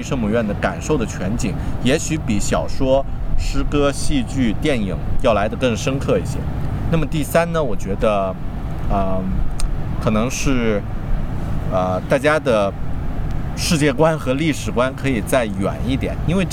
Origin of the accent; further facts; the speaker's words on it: Yunnan, China; 我的家乡云南之前在90年代的时候，丽江是一个没有人知道的小镇，发展的也非常的落后